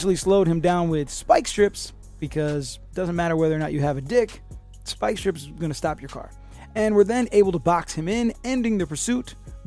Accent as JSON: {"language": "English", "region": "Florida", "country": "United States", "said": "So when I travel, I feel like when people go like, where are you from? And I'm like, from Florida."}